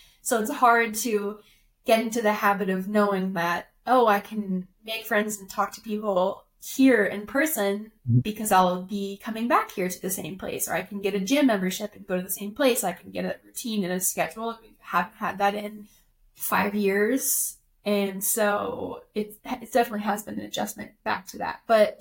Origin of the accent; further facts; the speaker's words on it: Texas, United States; We're from Texas and went to the University of Texas.